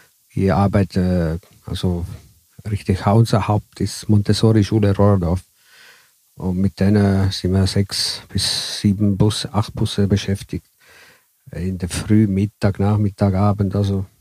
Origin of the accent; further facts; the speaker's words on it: Italy; German is a second language; ich als Italiener habe die Erfahrung